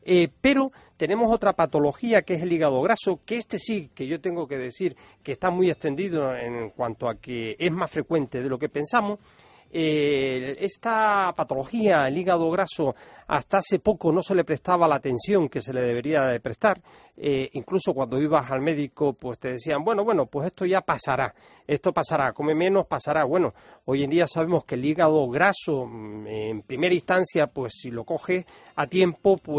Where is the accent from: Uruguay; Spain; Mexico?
Spain; Canary Islands; Como diríamos en mi tierra, está usted un poquito fañoso.